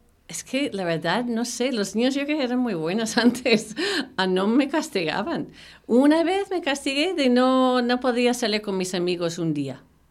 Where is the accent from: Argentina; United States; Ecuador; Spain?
United States; Portland, Oregon; also born or lived in Salt Lake City, United States; Pues nací en septiembre, el 18 de septiembre de 1971. Y nació en Estados Unidos, en un sitio que se llama Salt Lake City. Pero viví toda mi vida en Portland